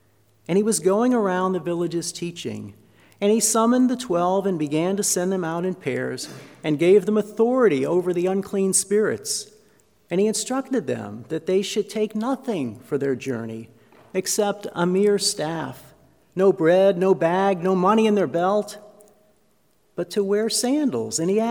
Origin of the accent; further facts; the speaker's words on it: Pittston, Pennsylvania, United States; also born or lived in Wilkes-Barre; My birthplace is Wilkes-Barre, Pennsylvania. But my hometown is Pittston.